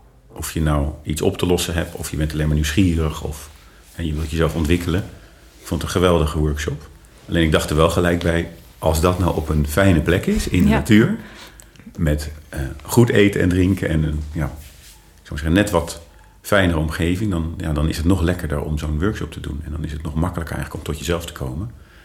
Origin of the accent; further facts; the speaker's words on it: The Hague, South Holland, Netherlands; En ik zei altijd gekscherend, ik ben van de Schilderswijk naar de Villawijk gegaan in mijn leven. Maar op mijn 25e kon ik dat een soort van niet meer combineren. Want ik voelde me ook thuis in Den Haag. En ik voelde me ook thuis in mijn nieuwe omgeving.